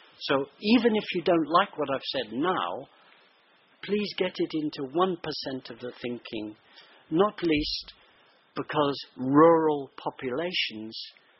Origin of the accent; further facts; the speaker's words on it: Mumbai, Maharashtra, India; also born or lived in England; I'm white English, actually half Welsh, but I'm white British. I was brought up in India. My home city, Bombay, now Mumbai